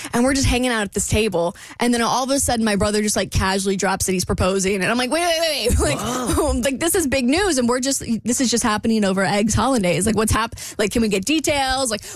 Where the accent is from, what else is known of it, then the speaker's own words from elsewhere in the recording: Jacksonville, Florida, United States; Well, the thing is I'm not from Tampa. So anytime I've gone to Tampa, it's been for some kind of event. I'm from a city called Jacksonville, and I don't mind going back to Jacksonville.